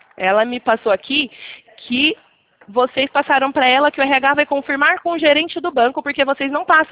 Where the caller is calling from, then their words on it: Limeira, São Paulo, Brazil; Daqui de Limeira.